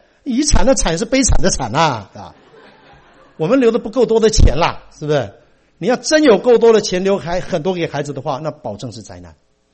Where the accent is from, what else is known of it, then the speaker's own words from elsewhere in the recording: Taiwan; moved away; 因为我从台湾来才四年啊